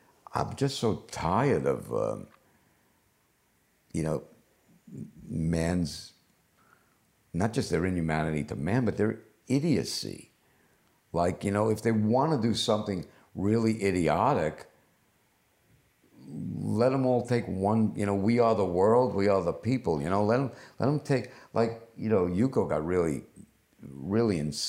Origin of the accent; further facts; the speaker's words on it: New York, United States; Well, first of all, I was born in New York, so I've spent most of my life there